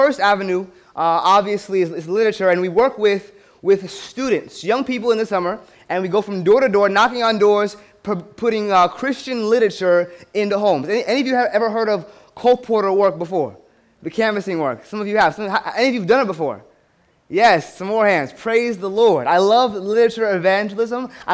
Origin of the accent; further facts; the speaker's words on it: San Bernardino, California, United States; moved away as an adult; now in Hawaii, United States; That's where I grew up, in San Bernardino. My grandmother still lives in Loma Linda, had a lot of great memories there, lived there from age 0 to age 16, and then moved to Northern California